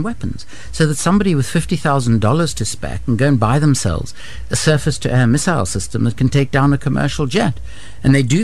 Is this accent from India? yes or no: no; South Africa; because of my background as a South African, I tend to focus on the African continent